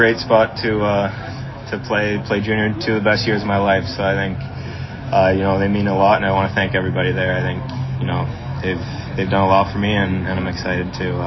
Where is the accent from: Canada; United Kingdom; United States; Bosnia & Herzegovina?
Canada; London, Ontario; because I'm from London